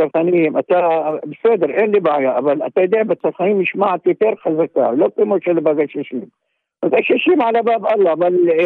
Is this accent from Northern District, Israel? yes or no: yes; Maghar, Northern District, Israel; אנחנו ממרר, מכפר מרר.